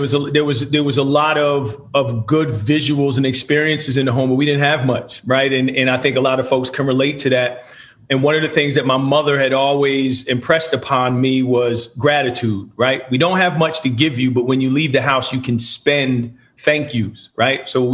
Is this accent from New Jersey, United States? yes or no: yes; Edison, New Jersey, United States; born and raised in New Jersey. My dad is from Guyana, South America. Met my mother, who was a teenage mother, had my sister at 17 years old. So when my mom and dad met, my mother had a 6-month-old, and I came along 6 years later. Grew up in the Edison, New Jersey area